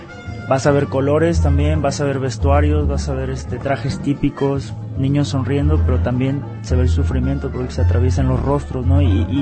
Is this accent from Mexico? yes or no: yes; Mexico; Todas ellas son un trabajo de 13 años de fotografía en México, del país de donde vengo.